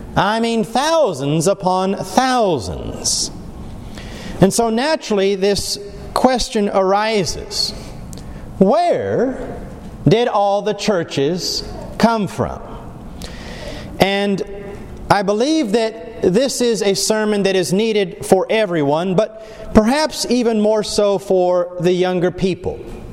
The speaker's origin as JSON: {"language": "English", "town": "Derby", "region": "Kansas", "country": "United States", "tie": "born or raised there", "said": "I can distinctly recall when I was growing up in Derby, Kansas, just outside of Wichita."}